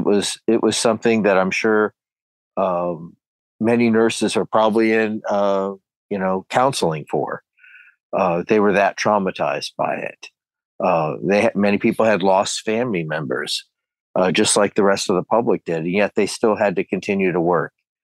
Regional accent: Canton, Ohio, United States; I'm originally from Canton, Ohio.

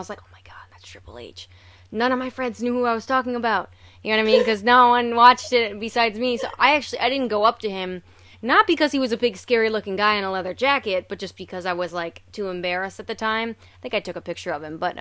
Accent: Connecticut, United States; So I'm from Connecticut, which is, you know, obviously I'm not too far.

